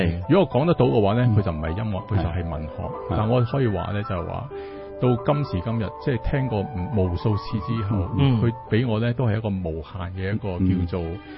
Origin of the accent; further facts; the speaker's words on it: China; 其實我哋中國人唔好講呢啲咁唔吉利嘅嘢